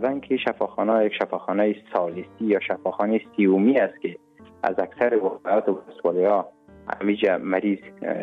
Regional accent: Kabul, Afghanistan; born there; moved away; زادگاه من کابل است

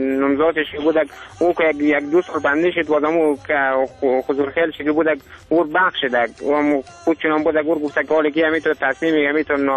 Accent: Badghis, Afghanistan; او دیگه ای که از زادگاه ما همه بادغیس هست دیگه

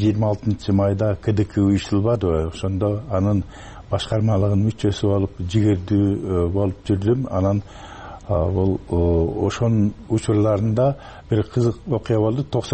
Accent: Naryn, Naryn Region, Kyrgyzstan; Мисалы үчүн ошол орто мектепти бүтүрүп элек кезде эле Нарын шаарында

